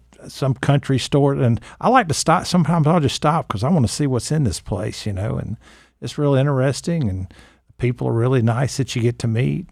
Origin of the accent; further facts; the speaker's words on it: Georgia, United States; I grew up in Georgia, but I've seen places I've never seen before.